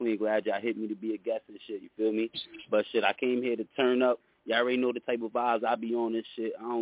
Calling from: Yonkers, New York, United States; I'm live here from Yonkers, New York. You already know how we do. We get crazy up here

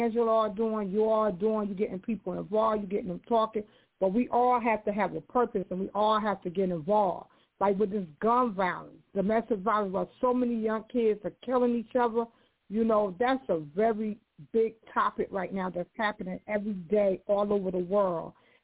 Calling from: Knightdale, North Carolina, United States; I'm calling from Knightdale, North Carolina.

